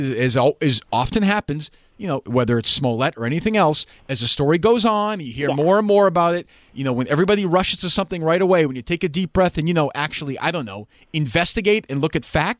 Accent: Boston, Massachusetts, United States; and obviously I'm from Boston.

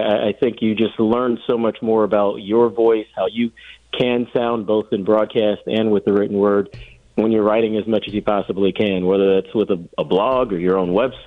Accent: Atlanta, Georgia, United States; I'm from Georgia originally, and actually from Atlanta, so covering Georgia Tech, I was basically home.

